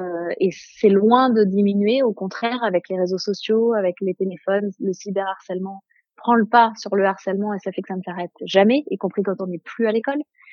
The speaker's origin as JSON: {"language": "French", "country": "France", "said": "chez nous en France, l'école elle est obligatoire et gratuite"}